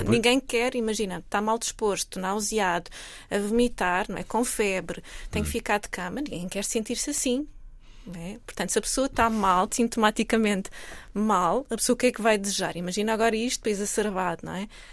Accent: Castelo Branco, Portugal; moved away; Eu neste momento não estou em Lisboa, mas saí há pouco tempo. Eu sou da zona de Castelo Branco, mudei-me para Lisboa há 20 anos

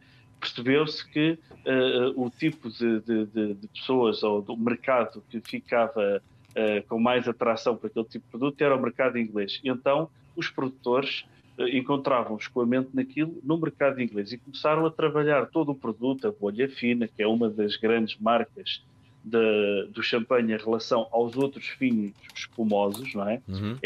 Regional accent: Portugal

